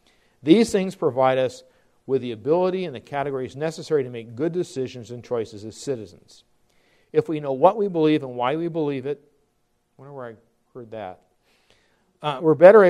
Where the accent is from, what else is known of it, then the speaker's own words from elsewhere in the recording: United Kingdom; So as a Brit, you can imagine, we know right away, to whom and what he's referring.